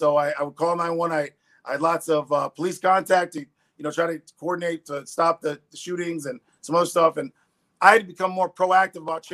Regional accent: Ann Arbor, Michigan, United States; so I'm from Ann Arbor, so my speech pattern is very bright, Dumbo-like

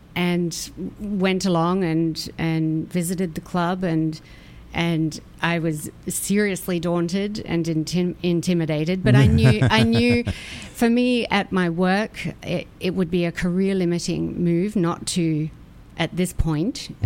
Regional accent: Australia; now in New York, United States; I'm an Aussie.

